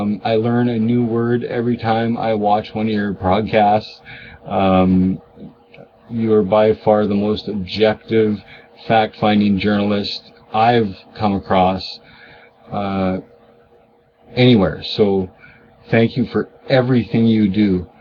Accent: Canada; here in Alberta

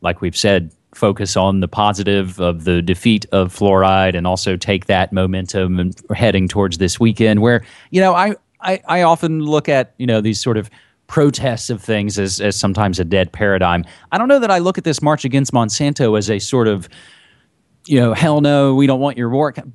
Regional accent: West Virginia, United States; now in Portland, United States; being here in Portland versus someplace like my home state of West Virginia.

